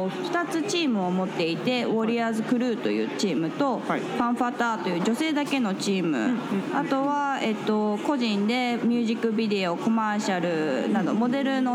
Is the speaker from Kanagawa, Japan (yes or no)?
yes; Yokohama, Kanagawa, Japan; 地元が神奈川の方なんで、はい、横浜の方なんですけど